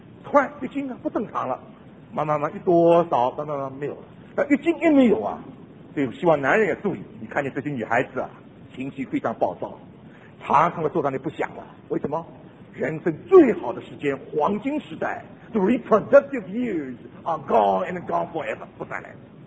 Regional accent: Shanghai, China; 就我们上海人讲那个骨头高了

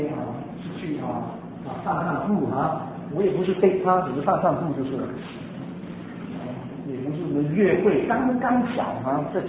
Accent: Taipei, Taiwan; 他台东的，我是台北的呢

